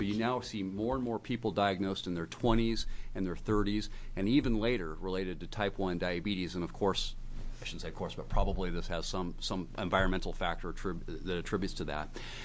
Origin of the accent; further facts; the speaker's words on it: Westland, Oregon, United States; I'm from Westland, Oregon.